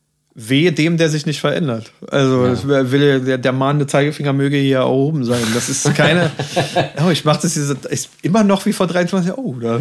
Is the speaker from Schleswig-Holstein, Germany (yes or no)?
no; Berlin, Germany; Ich bin in Lichtenberg geboren und aufgewachsen.